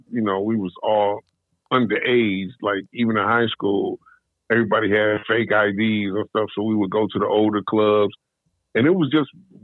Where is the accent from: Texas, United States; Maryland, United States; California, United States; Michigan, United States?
Michigan, United States; Detroit; No. Not a cipher. I'm from Detroit. Home of the BMF.